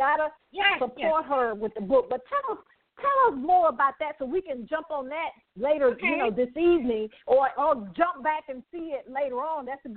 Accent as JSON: {"language": "English", "region": "the South", "country": "United States", "said": "You know, I'm from the South."}